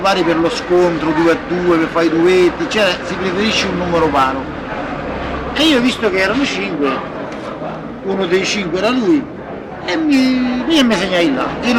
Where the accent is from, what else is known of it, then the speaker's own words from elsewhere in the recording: Artena, Lazio, Italy; mi ha domandato, ma di che parte sei? Di Artena.